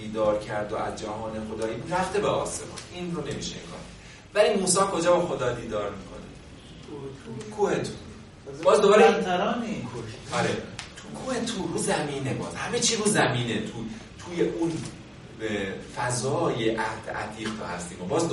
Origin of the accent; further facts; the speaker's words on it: Iran; نه اینکه حالا ما چون ایرانی هستیم بگیم بله بله همشون از ما تقلید کرد